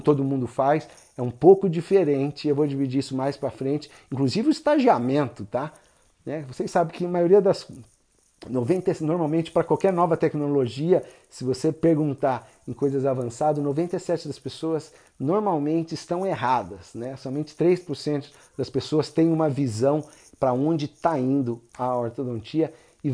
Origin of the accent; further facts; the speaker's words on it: Brazil; now in Dallas, United States; Eu mesmo sou brasileiro, apesar de eu morar aqui nos Estados Unidos, em Dallas, Texas.